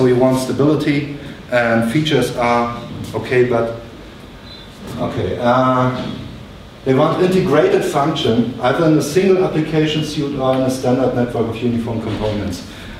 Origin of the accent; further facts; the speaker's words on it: Berlin, Germany; English is a second language; I'm from Berlin